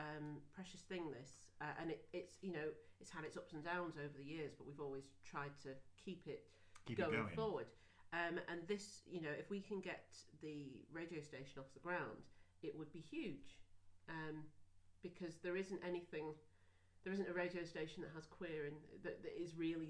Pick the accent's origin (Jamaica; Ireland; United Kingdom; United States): United Kingdom; I love, you know, I'm British, but I am also European.